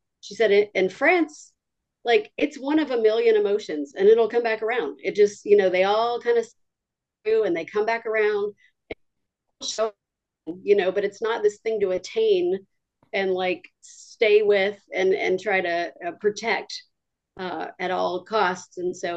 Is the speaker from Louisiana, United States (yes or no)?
no; Texas, United States; I'm not going to attempt a French accent, I'm from Texas